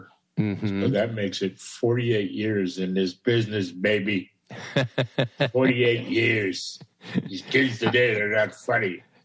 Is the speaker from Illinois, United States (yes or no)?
yes; Chicago, Illinois, United States; Yeah, I was in college, you know, of course, born and raised in Chicago.